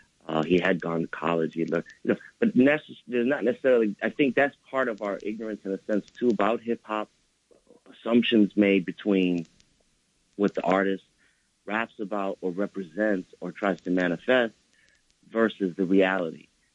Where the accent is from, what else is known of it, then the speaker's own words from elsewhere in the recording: Boston, Massachusetts, United States; I'm from Boston originally. My dad is from New York